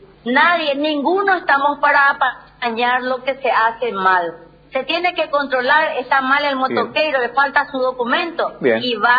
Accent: Paraguay; Yo me considero de primera porque soy paraguaya y soy orgullosa de mi nación y de mi bandera.

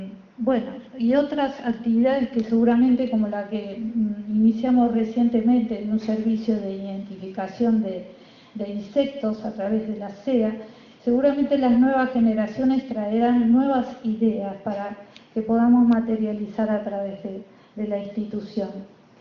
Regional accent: La Plata, Buenos Aires Province, Argentina; yo soy de La Plata

